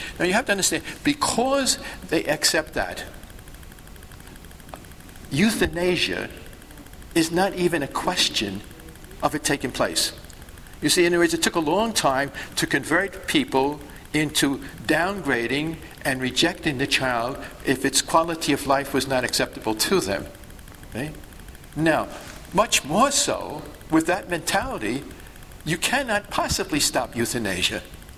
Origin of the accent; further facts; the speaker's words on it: Brooklyn, New York, United States; See, I come from Brooklyn.